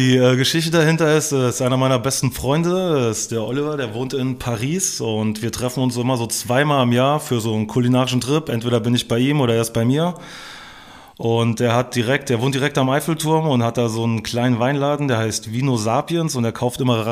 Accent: Zweibrücken, Rhineland-Palatinate, Germany; ich stamme aus Zweibrücken. Das ist in Rheinland-Pfalz, direkt zur Grenze ans Saarland. Aber ganz wichtig für uns natürlich, dass es noch Rheinland-Pfalz ist.

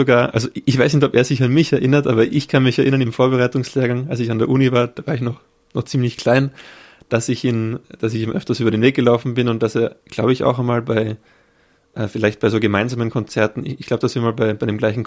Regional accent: Graz, Styria, Austria; Ich komme aus Graz, ja.

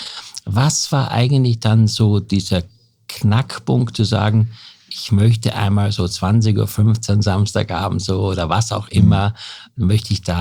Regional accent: Graz, Styria, Austria; in unserer oder in meiner Heimat Steiermark in Graz.

